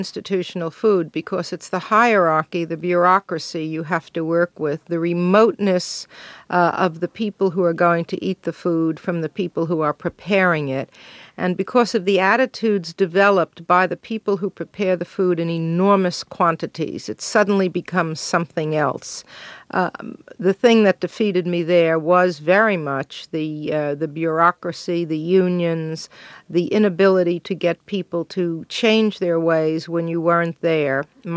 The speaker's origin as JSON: {"language": "English", "town": "Brooklyn", "region": "New York", "country": "United States", "tie": "born or raised there"}